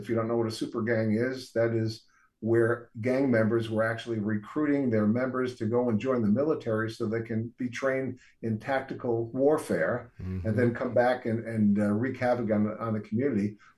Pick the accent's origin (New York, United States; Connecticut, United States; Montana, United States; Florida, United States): New York, United States; Even the conservative culture out here was similar to where I grew up in New York State.